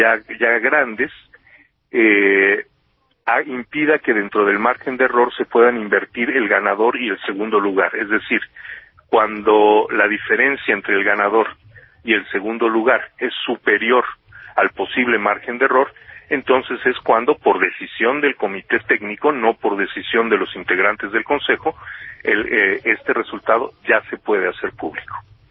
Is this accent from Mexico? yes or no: yes; Yucatán, Mexico; pienso en Yucatán, así somos los yucatecos normalmente